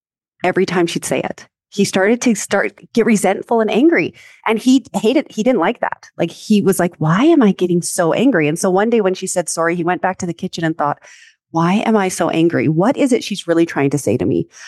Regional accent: Canada; accent: Canadian; now in Montana, United States; I currently live in Montana and I've lived in America now for probably 16 years, but I was born and raised in Canada. And so you will hear my sorry and other portions of that accent come through. I kind of call myself a Camerican because, you know, the Canadian American.

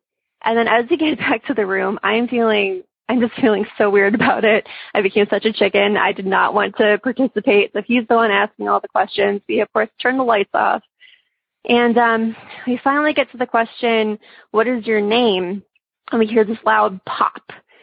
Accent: Chicago, Illinois, United States; now in California, United States; and I'm from Chicago originally, so my boyfriend wanted to take me somewhere where the leaves changed because he knew I missed fall.

